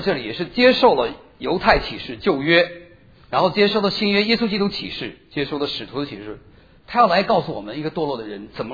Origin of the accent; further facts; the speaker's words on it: China; 我们中国人也走过不同的文化或者政治经济的捷径。